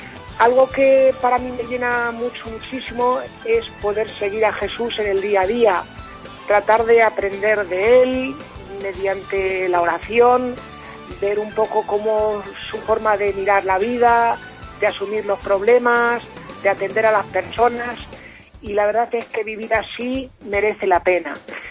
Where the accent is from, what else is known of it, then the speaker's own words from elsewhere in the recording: Alcorcón, Community of Madrid, Spain; now in Salamanca, Spain; soy religioso trinitario y tengo 36 años. Soy de un pueblo de Madrid, soy de Alcorcón.